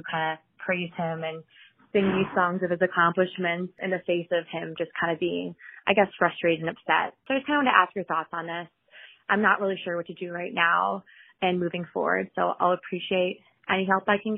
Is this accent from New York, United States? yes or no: no; Iowa, United States; I'm from Iowa.